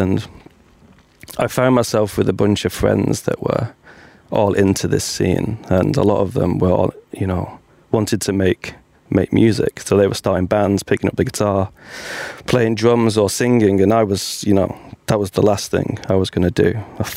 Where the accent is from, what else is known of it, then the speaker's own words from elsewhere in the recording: Manchester, North West England, United Kingdom; moved away as an adult; also born or lived in Bath / London / Stockholm; So I arrived in 2022, but I came via Stockholm, via London, but originally I'm from Manchester.